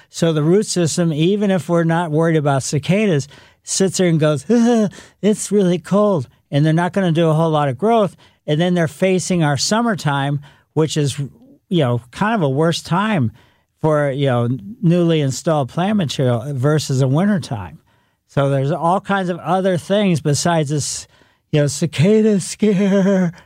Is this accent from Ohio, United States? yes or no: no; Ellisville, Missouri, United States; And, you know, I grew up in Ellisville. We had a lot of cicadas over the years.